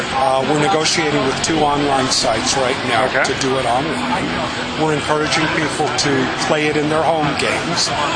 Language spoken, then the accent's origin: English; Los Angeles, California, United States; We're from the San Fernando Valley in Los Angeles.